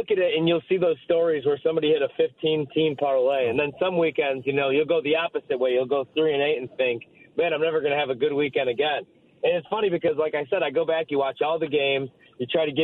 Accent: Midwest, United States; because I grew up in the Midwest and in the Big Ten.

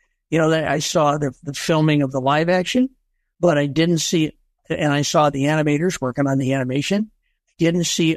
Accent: Illinois, United States; And I mean, I'm from Illinois, right? It's farm town in Illinois, and I've got a car and driver in London.

